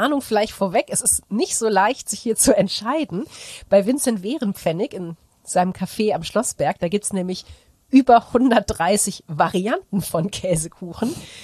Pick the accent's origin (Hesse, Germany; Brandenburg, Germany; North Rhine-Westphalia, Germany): North Rhine-Westphalia, Germany; Aachen; Ich komme ja aus Aachen, da ist man in Sachen Domschatz mehr als verwöhnt.